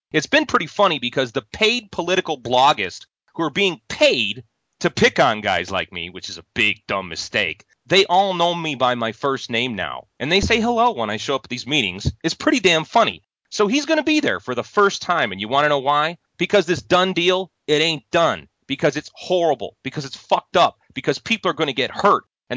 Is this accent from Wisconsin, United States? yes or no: no; Chicago, Illinois, United States; Here, I'm from Chicago, and I used to go, and there's a city called Crestwood. I was familiar with it. I grew up on the south side of Chicago.